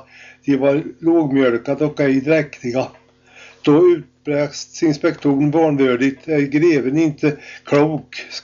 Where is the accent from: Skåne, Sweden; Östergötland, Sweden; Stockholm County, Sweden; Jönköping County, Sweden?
Östergötland, Sweden; i min hembygd Östergötland